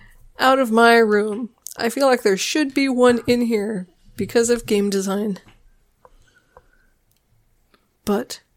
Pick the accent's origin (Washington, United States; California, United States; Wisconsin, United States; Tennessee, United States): Wisconsin, United States; so I grew up in Wisconsin, and we used to do these family road trips